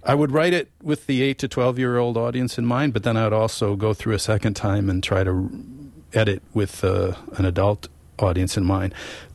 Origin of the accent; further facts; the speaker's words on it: New Auburn, Wisconsin, United States; I come from New Auburn, Wisconsin, wrote a book called Population 485.